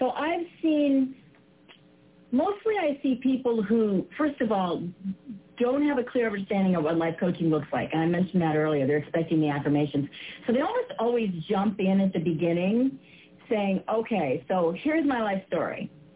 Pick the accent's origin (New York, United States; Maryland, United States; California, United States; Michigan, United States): Michigan, United States; Detroit; born there; so I was born in Detroit and right?